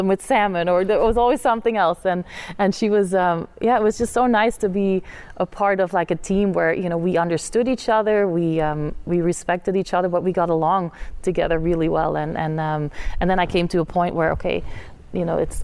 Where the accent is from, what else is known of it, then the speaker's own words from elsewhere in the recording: Flanders, Belgium; she was from the French side, I was from the Flemish side, but we always, you know, came together in the bigger tournaments in Belgium first